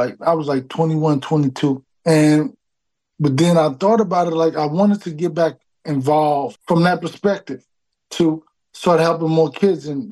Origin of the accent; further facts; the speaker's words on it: Dallas, Texas, United States; Then we chose Paul Quinn because I am from Dallas and I can't overlook the school that's here in my city.